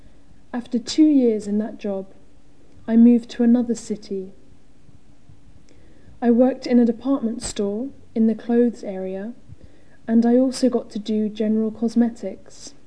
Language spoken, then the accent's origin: English; New Zealand; I come from New Zealand and I'm 27.